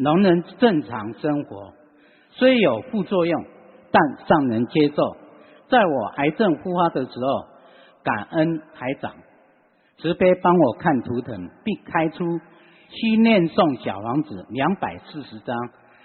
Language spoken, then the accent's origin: Chinese; Taiwan; 我说我们是台湾的